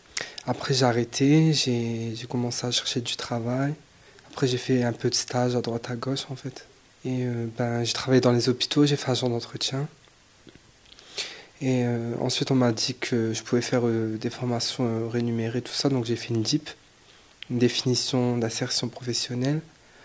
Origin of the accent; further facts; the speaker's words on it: Carvin, Hauts-de-France, France; also born or lived in Noyelles-Godault; Moi je suis d'origine algérienne. Quand j'étais petit j'habitais à Noël-Godot et après on a déménagé, on habitait à Carvin